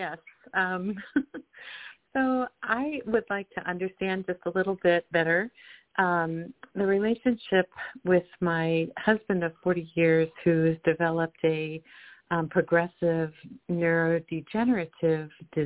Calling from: Colorado, United States; from Colorado calling.

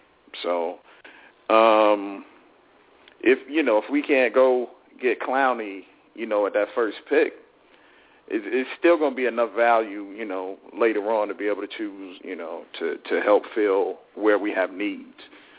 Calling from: Conyers, Georgia, United States; Calling from Conyers, Georgia.

